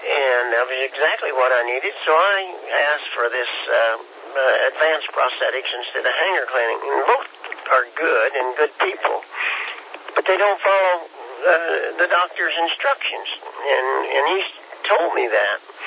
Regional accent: Kansas, United States; But I'm like you. I'm from Kansas.

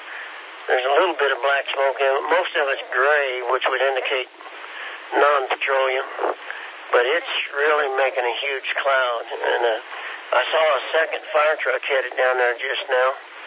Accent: Kansas, United States; You know, we're from Kansas. We're a little slow, but when it comes to eating, we can always find that.

